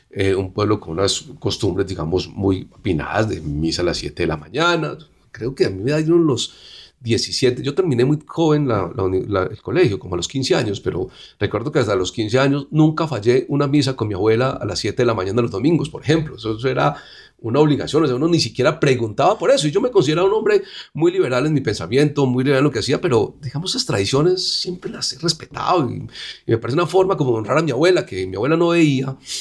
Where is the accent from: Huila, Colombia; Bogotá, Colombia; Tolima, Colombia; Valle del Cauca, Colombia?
Tolima, Colombia; San Martín; los llevaba a mi pueblo, porque San Martín es un pueblo muy alejado